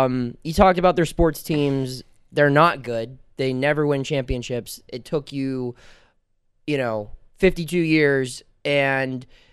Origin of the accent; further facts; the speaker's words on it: Pittsburgh, Pennsylvania, United States; now in Canton, United States; For someone who born and raised in Pennsylvania, in Pittsburgh, in the Pittsburgh area, it was kind of scary coming out here, but this is a different place than what I was used to.